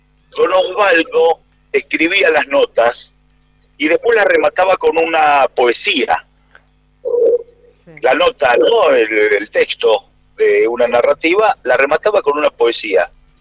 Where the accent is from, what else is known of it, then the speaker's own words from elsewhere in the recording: Lomas de Zamora, Buenos Aires Province, Argentina; yo soy del barrio, yo soy de Lomas de Zamora.